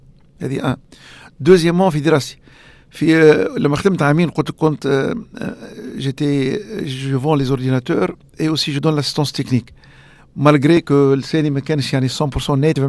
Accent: Tunisia; هو أنا تونسي ولد تونس من طبقة متوسطة

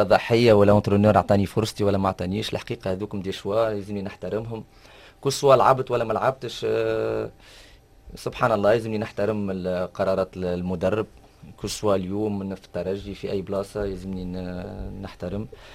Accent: Megrine, Ben Arous, Tunisia; انا ولد مجرين حي شاكر، نوجه لهم تحية، حومتي اللي كبرت فيها ولليوم انا فيها.

